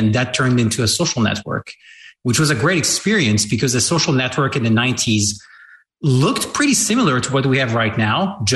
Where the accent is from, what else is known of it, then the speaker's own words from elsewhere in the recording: Paris, Île-de-France, France; also born or lived in London / New York; I grew up in Paris. Then I lived in London and in New York for a few years and then came back to Paris just before COVID